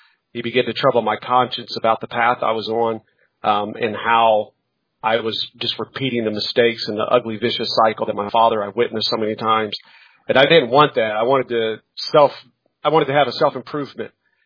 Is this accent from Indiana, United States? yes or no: yes; Indianapolis, Indiana, United States; born there; now in Knightstown, United States; I was born in Indianapolis, Indiana. Me and my family now live in Knightstown, Indiana.